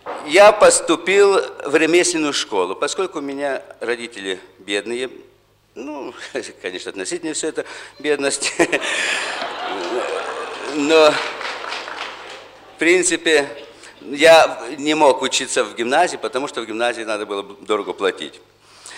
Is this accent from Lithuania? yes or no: yes; Kaunas, Kaunas County, Lithuania; Я родился в Каунасе в 1924 году, скоро уже 50 лет мне в этом году, да, и там учился в школе.